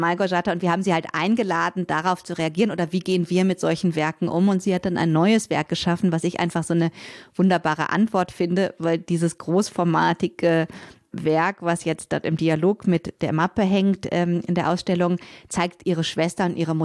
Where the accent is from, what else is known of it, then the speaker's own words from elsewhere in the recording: Cologne, North Rhine-Westphalia, Germany; ich bin in Köln, im Umkreis Köln aufgewachsen